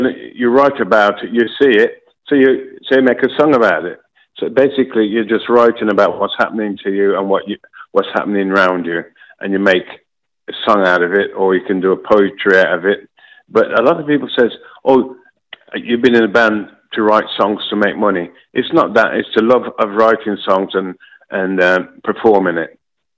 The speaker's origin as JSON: {"language": "English", "country": "Jamaica", "moved": "yes", "lives_now": "Rugby, United Kingdom", "said": "even when I came to rugby from Jamaica, straight away, the music."}